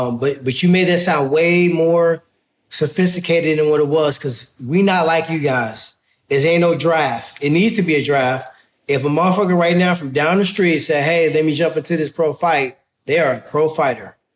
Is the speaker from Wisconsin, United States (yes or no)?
no; Ferguson, Missouri, United States; So for me, growing up in Ferguson is everything to me.